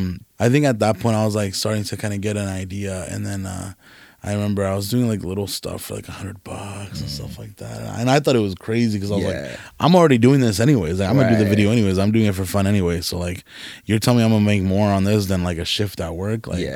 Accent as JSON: {"language": "English", "region": "California", "country": "United States", "said": "I'm from California."}